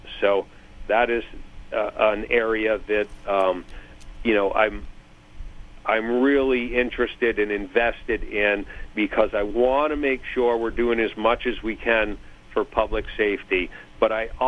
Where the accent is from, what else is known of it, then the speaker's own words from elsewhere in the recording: Vermont, United States; I grew up here in Vermont, and we were sportsmen. We loved fishing and hunting. We always had guns.